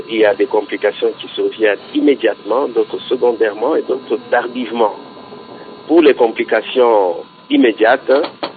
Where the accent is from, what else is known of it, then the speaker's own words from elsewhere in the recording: Katanga, DR Congo; pas seulement ici chez nous au Congo, dans la province du Katanga